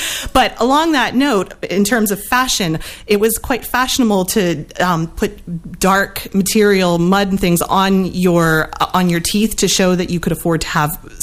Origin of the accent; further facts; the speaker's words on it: Pennsylvania, United States; was a student docent at a Revolutionary War museum in my hometown in Pennsylvania.